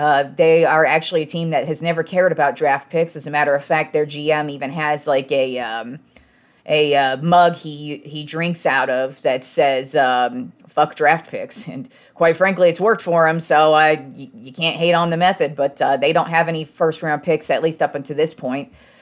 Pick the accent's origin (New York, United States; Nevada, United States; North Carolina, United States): Nevada, United States; Reno; Because like I said, growing up in Reno, I always wanted to see sports teams there.